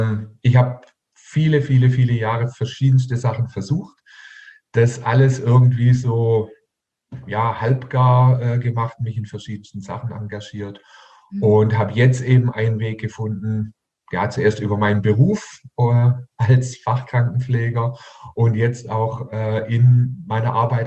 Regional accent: Heilbronn, Baden-Württemberg, Germany; Hier in meiner Heimatstadt in Heilbronn waren amerikanische Atomraketen stationiert, direkt vor unserer Haustüre.

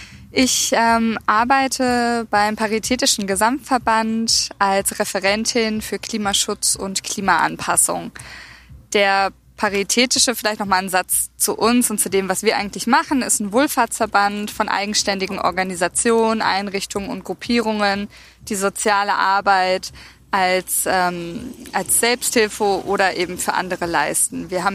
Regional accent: Essen, North Rhine-Westphalia, Germany; born there; Zum einen bin ich auch hier im Ruhrgebiet geboren, nicht weit von Bochum in Essen. Und es ist einfach eine Region, die sehr stark von der Industrie geprägt ist

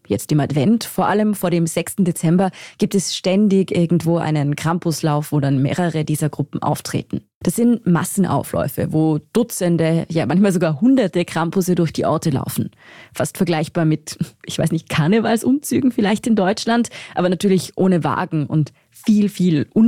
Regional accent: Tyrol, Austria; Ich bin ja in Tirol aufgewachsen, in einem Dorf im Pitztal. Das müssen Sie jetzt nicht kennen, aber es ist jedenfalls ziemlich ländlich dort.

